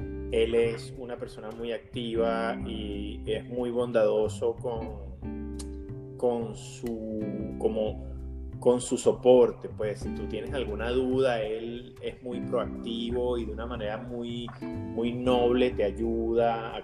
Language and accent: Spanish; Aragua, Venezuela; de donde soy yo, le digo a Bruce, es el estado de Aragua en Venezuela, que tiene una costa bien importante.